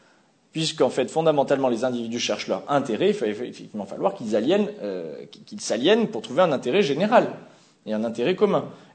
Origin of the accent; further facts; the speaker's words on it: France; et surtout parce qu'on est français